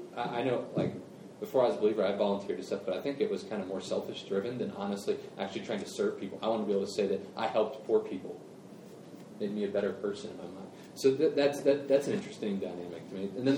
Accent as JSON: {"language": "English", "town": "Cincinnati", "region": "Ohio", "country": "United States", "tie": "born or raised there", "said": "I love my hometown. It was killing me if Cincinnati was in ruins."}